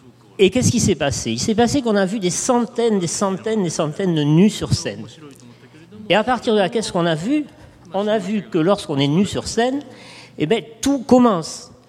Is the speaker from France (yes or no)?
yes; France; Alors, je suis français, donc je vois ça depuis les esthétiques en Europe.